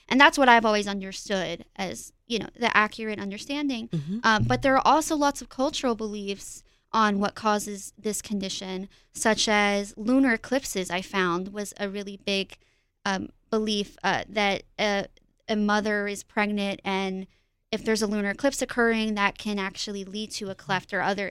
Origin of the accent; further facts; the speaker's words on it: Decatur, Georgia, United States; I grew up in Decatur, Georgia, mm-hmm. so I went to Decatur High School.